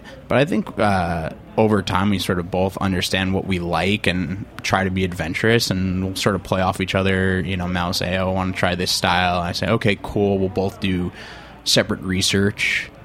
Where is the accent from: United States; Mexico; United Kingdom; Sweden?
United States; Long Island, New York; also born or lived in Ann Arbor, Michigan; So then Matt moved to, I'm from Long Island, Matt moved to Brooklyn after graduating college